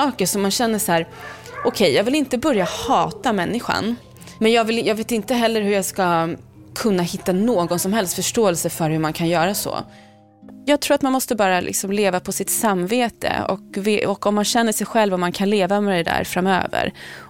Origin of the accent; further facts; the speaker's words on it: Sweden; Jag valde att inte berätta det för min familj hemma i Sverige